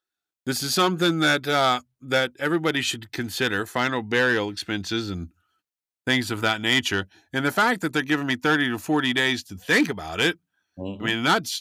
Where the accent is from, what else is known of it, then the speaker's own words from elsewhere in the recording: Missouri, United States; born there; The issued, I was born in Missouri, but my dad calls it misery.